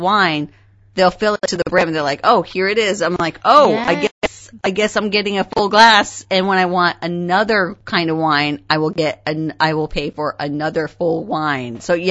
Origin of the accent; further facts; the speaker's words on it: United States; I think the first time I went as an American